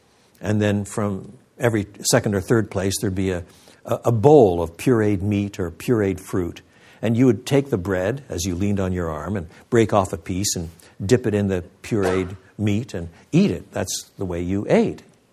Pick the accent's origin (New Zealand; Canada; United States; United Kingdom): Canada; Quebec; You know, I was brought up in French Canada.